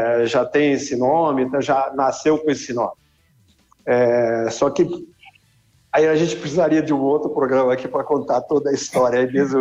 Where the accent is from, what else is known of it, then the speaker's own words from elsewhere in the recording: Santana de Parnaíba, São Paulo, Brazil; born there; Eu, por coincidência … nasci em Santana de Parnaíba, né? Minha família é de Santana de Parnaíba